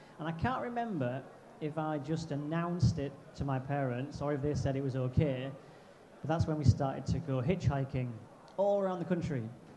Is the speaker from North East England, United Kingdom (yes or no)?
yes; North East England, United Kingdom; And I was brought up in Teesside, which, I mean, you might know Teesside on the northeast coast of England. Kind of known for its industry.